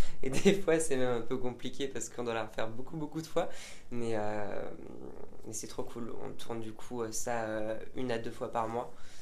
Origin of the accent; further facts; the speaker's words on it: Ribeauvillé, Grand Est, France; now in Paris, France; Je viens d'Alsace, donc de Ribeauvillé. J'habite maintenant à Paris.